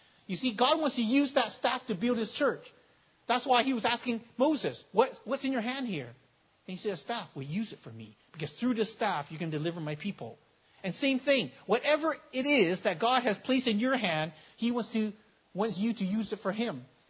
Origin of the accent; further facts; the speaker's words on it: Victoria, British Columbia, Canada; born there; my parents live in Victoria, Canada. That's where I'm born. I'm a Canadian."